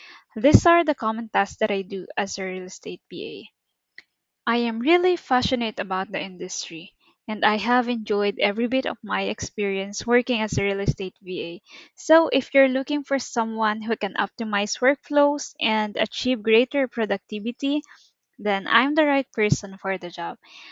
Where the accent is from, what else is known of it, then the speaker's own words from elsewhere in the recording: Batangas, Calabarzon, Philippines; English is a second language; I'm from Batangas, Philippines.